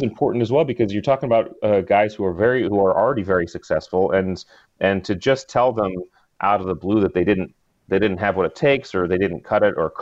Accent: New England, United States; Well, I grew up in New England, joined the Navy in mid-90s, went to the SEAL teams, and spent a career with the Navy SEALs.

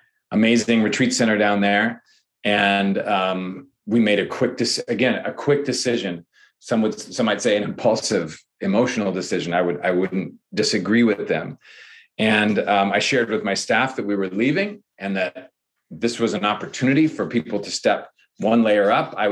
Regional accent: Ireland; I think this is a project that I think, because I'm Irish, right?

